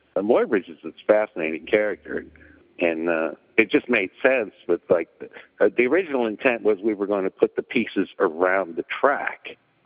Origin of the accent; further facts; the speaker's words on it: Belfast, Northern Ireland, United Kingdom; I'm originally from Belfast, Northern Ireland.